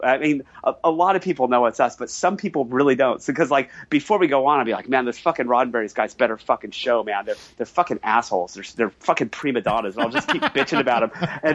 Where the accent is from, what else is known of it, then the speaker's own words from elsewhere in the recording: England, United Kingdom; And we're from England, and we've opened for … like four times.